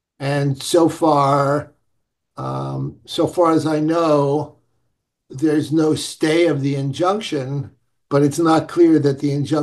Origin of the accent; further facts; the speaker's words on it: New York City, New York, United States; but what can I say? I'm a New Yorker.